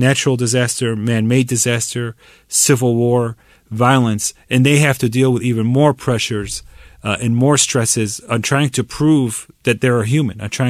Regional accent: Dearborn, Michigan, United States; coming here for jobs at Ford in my hometown of Dearborn.

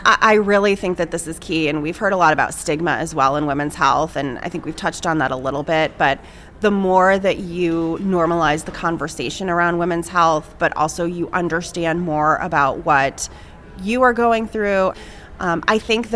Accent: New England, United States; I grew up in New England and, you know, very small town.

